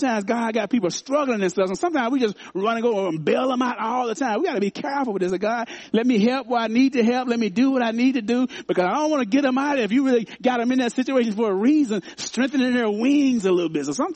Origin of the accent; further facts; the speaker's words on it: Arkansas, United States; Didn't even know what Chattanooga was. I'm from Arkansas. I'm from Southern Arkansas.